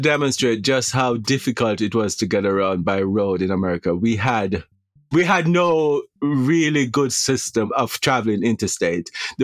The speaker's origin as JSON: {"language": "English", "country": "Jamaica", "tie": "born or raised there", "moved": "as an adult", "lives_now": "United States", "said": "So I am a Jamaican native, and my choice of where to work or what to do was predicated on the fact that I needed to be able to get a job as an immigrant."}